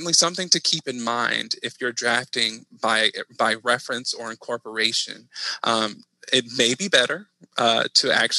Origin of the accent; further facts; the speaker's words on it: Texas, United States; accent: Southeast Texas; That's me in my Southeast Texas accent. That's where I'm from.